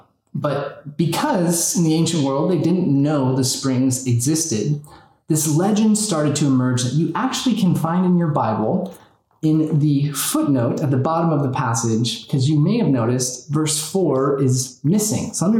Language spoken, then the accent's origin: English; Arizona, United States; I'm actually from Arizona. My family lives in Arizona.